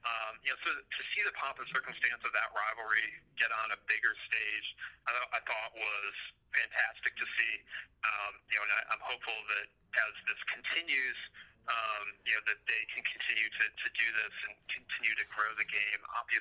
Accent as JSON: {"language": "English", "town": "Cleveland", "region": "Ohio", "country": "United States", "tie": "born or raised there", "said": "I grew up in Cleveland"}